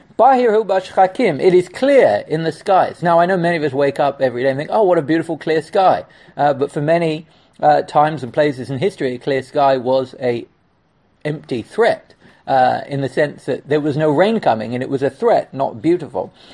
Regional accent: England, United Kingdom; There was a phrase growing up in England

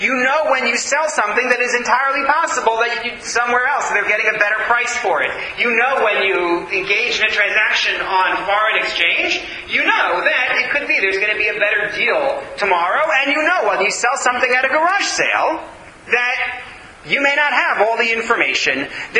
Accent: United States; which as an American I have never understood and will never understand.

